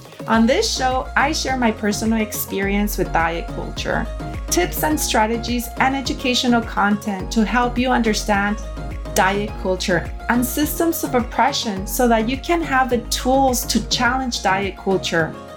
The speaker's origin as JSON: {"language": "English", "town": "Watsonville", "region": "California", "country": "United States", "tie": "born or raised there", "said": "that is my hometown. That's the town where I grew up when I came to this country."}